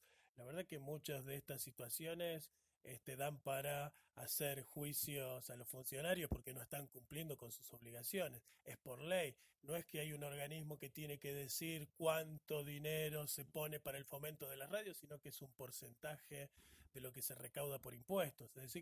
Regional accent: Córdoba, Argentina; yo soy de Córdoba

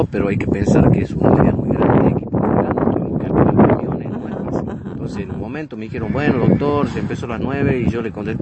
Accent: General Mosconi, Salta, Argentina; también ver equipos que yo los vi en Mosconi, claro, en mi pueblo, y verlos en Choele, en la Patagonia

